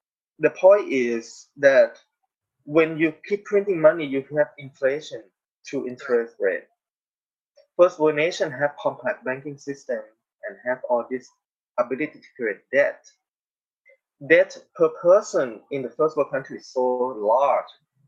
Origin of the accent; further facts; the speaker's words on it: Thailand; English is a second language; maybe because I came originally from Thailand, so I able to notice this.